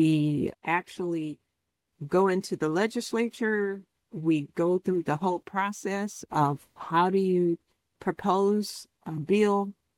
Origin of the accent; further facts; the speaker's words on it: St. Louis, Missouri, United States; Hey, well, I am originally from St. Louis and I have traveled about the world and coming back to St. Louis to be with my family